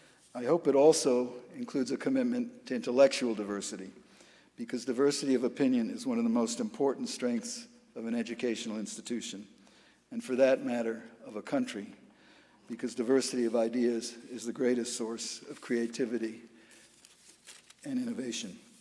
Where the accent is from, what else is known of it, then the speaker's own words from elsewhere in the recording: Ithaca, New York, United States; It's a real pleasure to be back at Cornell, and as you heard, I grew up in Ithaca, so I feel as though I'm back home, as well as at my alma mater.